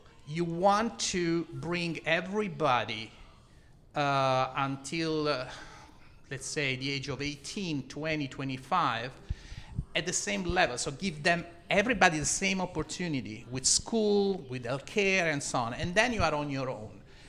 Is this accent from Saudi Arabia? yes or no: no; Italy; born there; English is a second language; So I was born in Italy 63 years ago, so I'm kind of a old guy